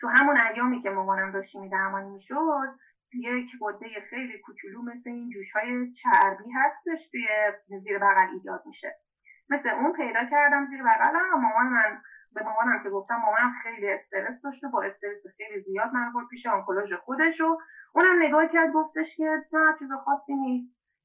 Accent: Tehran, Tehran Province, Iran; now in Calgary, Canada; الان در کانادا زندگی میکنم، شهر کلگری، ولی متولد تهران و بزرگ شده تهران هستم.

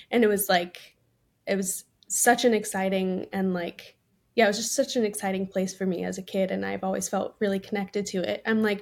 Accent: California, United States; So, and I'm from California, so I feel like maybe at some point in school I learned about him or something.

